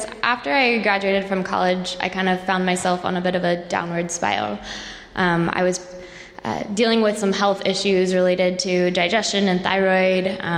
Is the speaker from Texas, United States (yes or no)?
yes; Texas, United States; now in Boston, United States; I'm from Texas originally, but I came up here for school about 6 years ago now and haven't quite found myself back anywhere warmer.